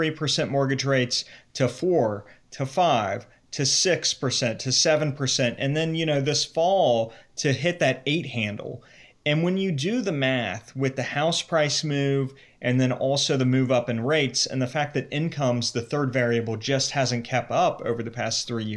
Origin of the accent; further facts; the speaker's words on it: Cincinnati, Ohio, United States; also born or lived in New York; I grew up in the Cincinnati area. I lived in New York before the pandemic hit.